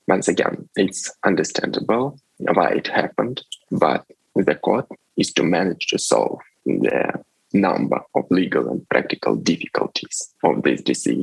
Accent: Russia; English is a second language; Dear colleagues, I'm from Russia.

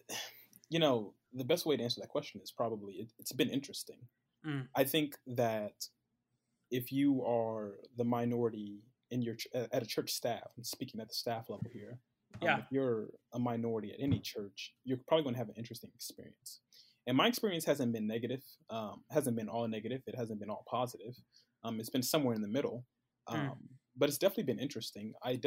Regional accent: Columbus, Ohio, United States; But we're both from Columbus, Ohio. Met at a little small Bible college in Cincinnati, Ohio

